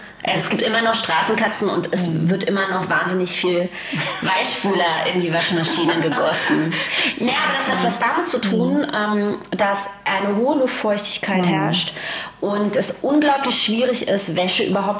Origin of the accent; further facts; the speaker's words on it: Berlin, Germany; weil Berlin ja meine Heimat ist. Ich bin hier geboren.